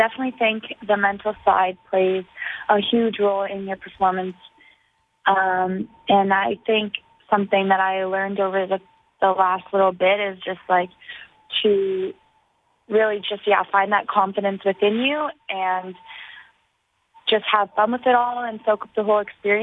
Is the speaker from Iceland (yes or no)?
no; Canada; which were in my hometown. So that was something that I wanted to compete in, and Canada was bringing a large team because it was in Canada and it was my hometown.